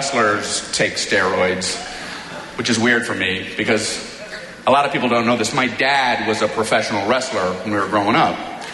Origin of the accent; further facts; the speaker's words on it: Miami, Florida, United States; So I grew up in Miami, Florida.